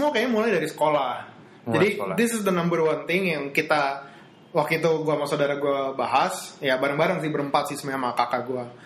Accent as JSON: {"language": "Indonesian", "country": "Indonesia", "said": "kita kan sebenarnya physically dari kayak ras yang sama lah gitu kan, sama-sama Batak gitu. Dan maksudnya sama-sama orang Indonesia gitu-gitu."}